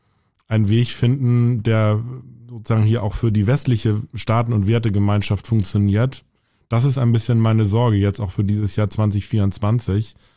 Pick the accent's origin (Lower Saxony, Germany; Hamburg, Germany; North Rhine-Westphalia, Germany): Hamburg, Germany; Also ich bin selber in der evangelischen Kirche da bei uns in Hamburg-Volksdorf und da sehr verwurzelt, wirklich von der Kinderbibelwoche